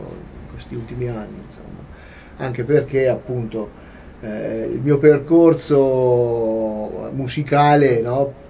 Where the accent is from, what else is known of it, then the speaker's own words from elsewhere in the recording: Perugia, Umbria, Italy; also born or lived in Marciano; Umbro doc, sono nato... a Marciano, ma mi sono trasferito a Perugia che ero piccolissimo, a un anno